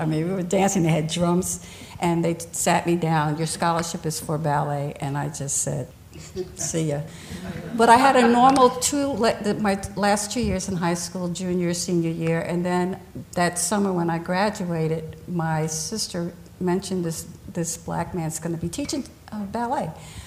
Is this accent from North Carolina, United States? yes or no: no; New York, United States; I was born and raised in New York, and I'm the oldest of seven.